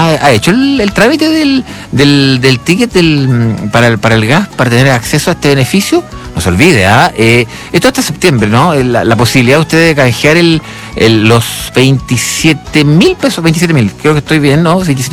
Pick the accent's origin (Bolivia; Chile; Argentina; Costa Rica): Chile; Somos chilenos, siempre tenemos ese speech y ese resguardo para con las cosas, ¿no?